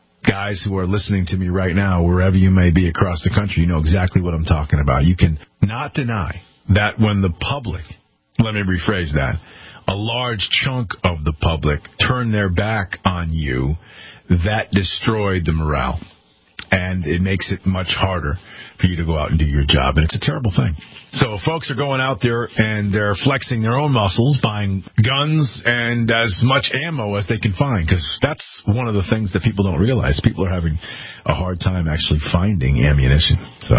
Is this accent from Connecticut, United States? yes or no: yes; Connecticut, United States; In my home state of Connecticut, right?